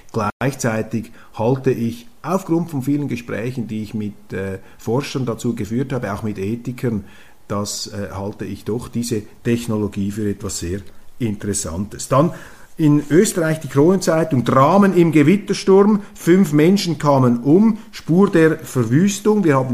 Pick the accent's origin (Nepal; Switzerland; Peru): Switzerland; Auch bei uns in der Schweiz noch etwas abgedämpft, abgemildert, institutionell.